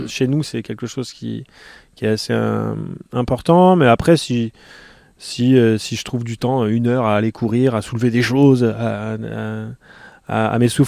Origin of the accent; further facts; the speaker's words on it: Arcachon, Nouvelle-Aquitaine, France; Où est-ce que j'ai grandi? Sur le bassin d'Arcachon, dans l'environnement sableux principalement, c'est-à-dire les plages du bassin d'Arcachon, dans les forêts, dans les forêts